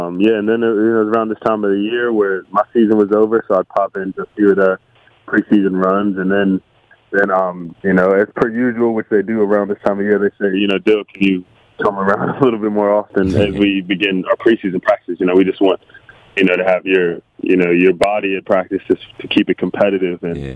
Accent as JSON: {"language": "English", "town": "Bedford", "region": "Virginia", "country": "United States", "tie": "born or raised there", "said": "Come from a small town. It's only like 7,000. That's being generous. Probably 6,500 actually in my hometown of Bedford, Virginia. So like really, really small town."}